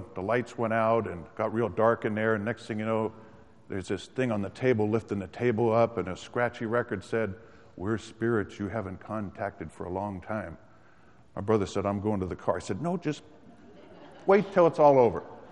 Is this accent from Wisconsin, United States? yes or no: no; Vallejo, California, United States; I was born and raised in Vallejo.